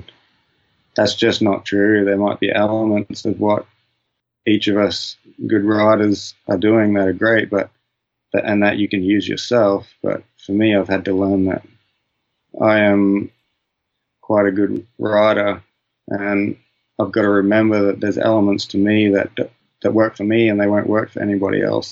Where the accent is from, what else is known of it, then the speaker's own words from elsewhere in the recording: Cairns, Queensland, Australia; that was more what was involved with the lead up to Cairns, just learning how to race at home.